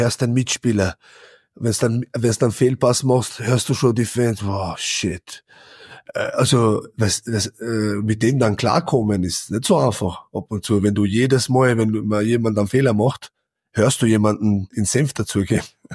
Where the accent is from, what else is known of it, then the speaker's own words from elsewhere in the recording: Austria; now in England; wie schwierig das ist, das in England zu schaffen als Österreicher.